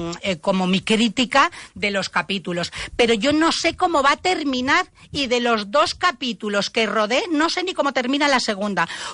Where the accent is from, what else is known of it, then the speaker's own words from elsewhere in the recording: Canary Islands, Spain; Absolutamente. No recomano otra cosa. Yo soy isleña